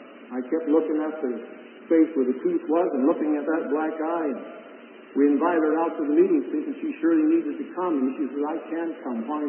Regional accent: Kansas, United States; I said, "You know, I'm from Kansas. That should explain most all of you."

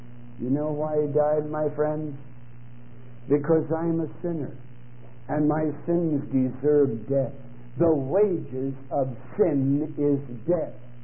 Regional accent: Chicago, Illinois, United States; Because, my friends, I was born and raised in Chicago.

